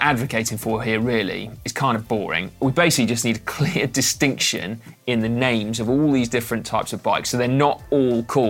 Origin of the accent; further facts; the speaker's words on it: Bristol, South West England, United Kingdom; You lot are, you know, in the know about Bristol, my hometown, and our traffic woes